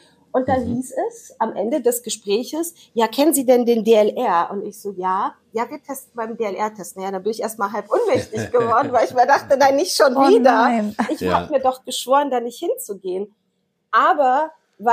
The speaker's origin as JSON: {"language": "German", "region": "Berlin", "country": "Germany", "tie": "born or raised there", "said": "Ich bin in Berlin groß geworden."}